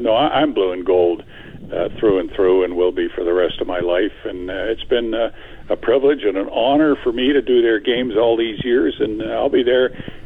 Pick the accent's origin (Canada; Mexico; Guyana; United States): Canada; Regina, Saskatchewan; I was still a Rider fan back in 72 because I grew up in Regina